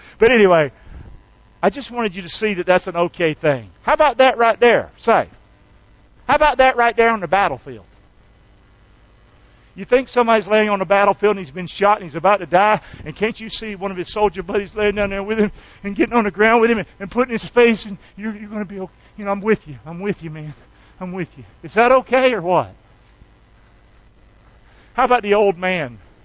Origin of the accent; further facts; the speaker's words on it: the South, United States; don't be doing that with me. I'm from the South.